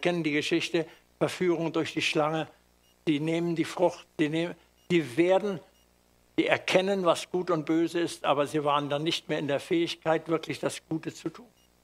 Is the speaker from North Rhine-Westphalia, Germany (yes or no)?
no; Hamburg, Germany; wie die Leute dann mitfiebern in meiner Heimatstadt Hamburg